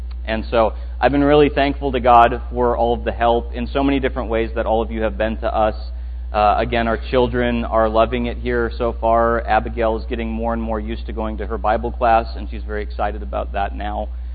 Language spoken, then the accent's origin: English; Minnesota, United States; Growing up in Minnesota, where we have 10,000 lakes, I was surrounded by a lot of fresh water, and it rained a lot there.